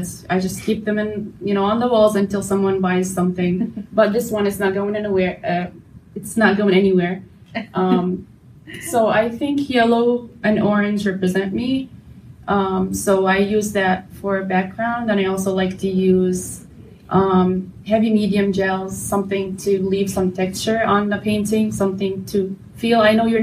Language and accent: English; Jordan; moved away; So I came from Jordan 7 years ago, but I've been always doing art all my life because also my mom is an artist.